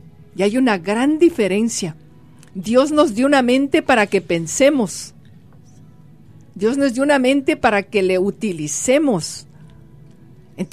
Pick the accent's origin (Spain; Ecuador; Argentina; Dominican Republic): Ecuador; Yo vengo del Ecuador, y ahí yo no había oído nunca salir de la masonería.